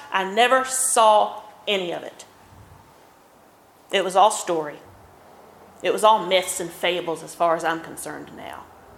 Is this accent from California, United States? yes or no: no; Oklahoma, United States; I don't speak very good English, okay? I'm from Oklahoma. Give me a break.